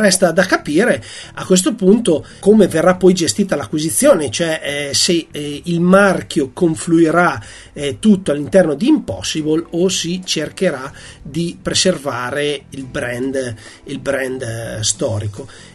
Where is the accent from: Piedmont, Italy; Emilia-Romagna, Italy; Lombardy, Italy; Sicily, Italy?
Sicily, Italy; Lì ho passato tutta la mia infanzia